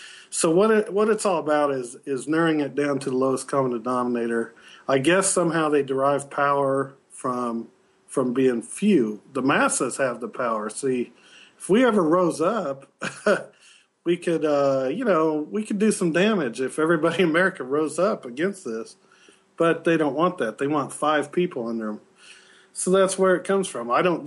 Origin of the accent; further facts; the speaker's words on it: Ottumwa, Iowa, United States; I'm from Ottumwa, so, you know, Pabst. And we have this beer here in Texas called Pearl.